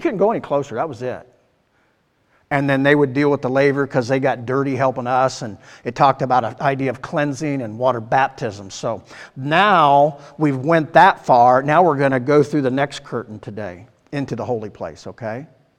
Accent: the South, United States; I'm from the South, so I'm not sure how to pronounce it.

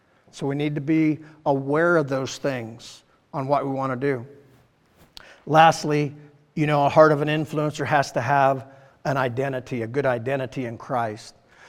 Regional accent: United States; I thank God I'm an American. Amen. You know, I believe I was born in the greatest country, you know, so far that's been created.

